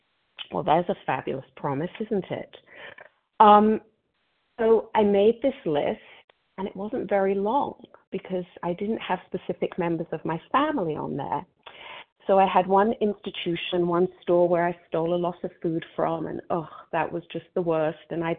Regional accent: England, United Kingdom; moved away; I came into these rooms in the early 80s when I moved here from England.

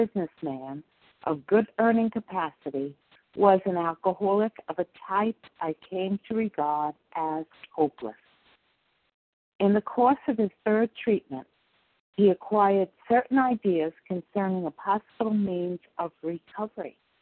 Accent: New York, United States; My name is … thank you, Amy, for your service. I am from New York.

